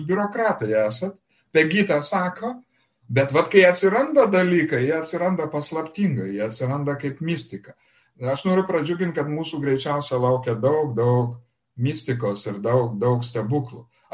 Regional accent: Samogitia, Lithuania; Aš esu iš Žemaitijos, aš iš visų, jūs lietuviai patys susitvarkykit savo santykius

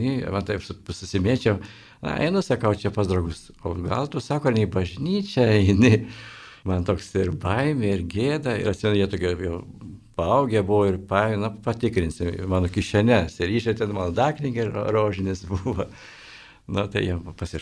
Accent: Akmenė, Šiauliai County, Lithuania; now in Vilnius, Lithuania; kadangi esu iš Žemaitijos, iš Akmenės kilęs, ir kad užėjau studijuoti į Vilnių, į universitetą norėjau stoti iš karto

